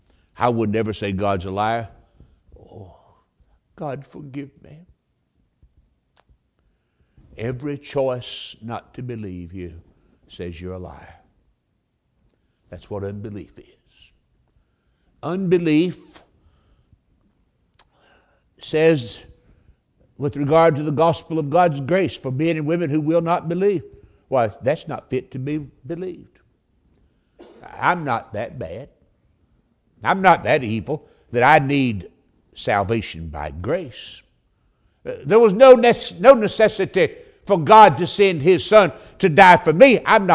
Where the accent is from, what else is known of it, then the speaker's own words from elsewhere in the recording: North Carolina, United States; born there; She doesn't just believe that I was born in North Carolina nearly 67 years ago.